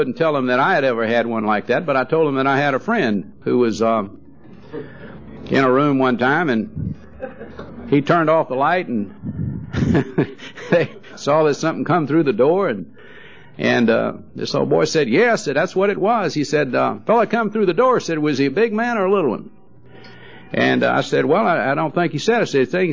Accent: Savannah, Georgia, United States; from Savannah, Georgia.

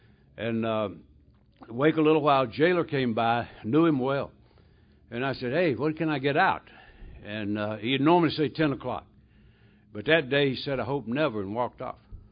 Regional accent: North Carolina, United States; I grew up in Mayberry down there in North Carolina. And we didn't have street crime on every corner.

